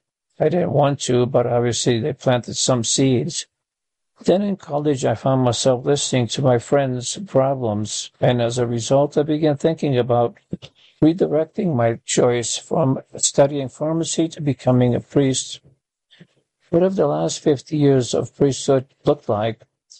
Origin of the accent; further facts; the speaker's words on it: Rapid City, South Dakota, United States; I grew up in Rapid City, South Dakota, and the Monsignor who ran our parish closed the kitchen on Saturday and Sunday